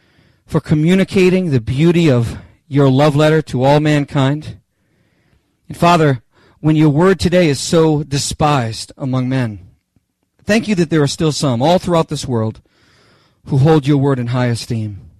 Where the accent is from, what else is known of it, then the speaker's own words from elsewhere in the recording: Canada; By the way, I'm no longer calling myself French Canadian. I'm just Canadian.